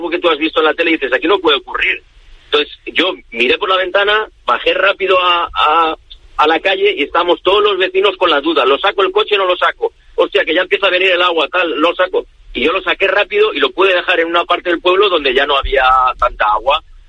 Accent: Aldaya, Valencian Community, Spain; pero Aldaya, que es mi pueblo, estamos con muchos problemas, también sí.

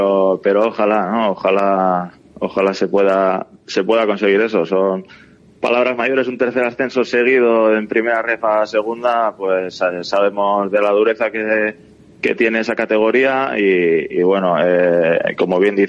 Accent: Irun, Basque Country, Spain; Como bien dices, soy de Irún y voy y vengo todos los días a entrenar

